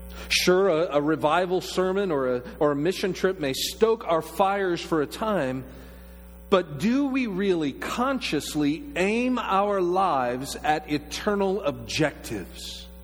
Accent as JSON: {"language": "English", "town": "Orlando", "region": "Florida", "country": "United States", "tie": "born or raised there", "said": "I promise you, I grew up in Orlando."}